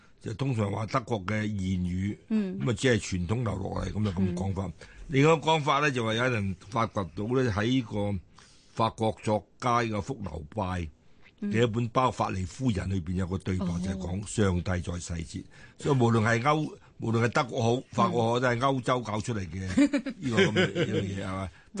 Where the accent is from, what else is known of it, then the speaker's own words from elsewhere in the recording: China; 因为我哋中国人有句俗语啊